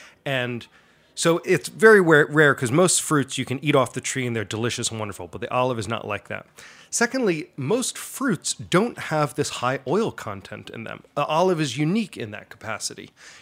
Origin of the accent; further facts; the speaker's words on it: New York City area, United States; now in Allendale, United States; I'm a resident of Allendale, New Jersey. I grew up just outside New York City my whole life, and there was no olive oil growing up.